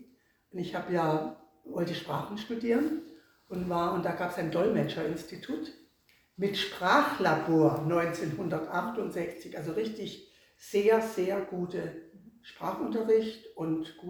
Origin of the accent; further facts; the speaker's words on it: Baden-Württemberg, Germany; Ich komme ja aus der Ecke, wo dann nebenan ist die Schweiz und nebenan ist Elsass und Frankreich.